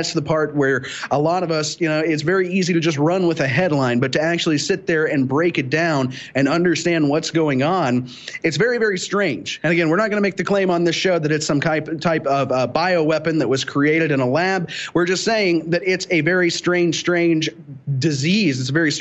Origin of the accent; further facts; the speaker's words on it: Kansas, United States; I'm from Kansas, but I will try to not slip that up.